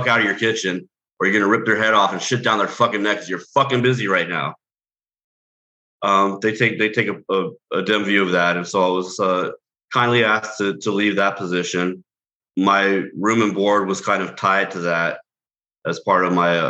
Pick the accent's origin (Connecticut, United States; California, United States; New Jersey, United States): California, United States; Altadena; I'm from Altadena, California, which was also local here.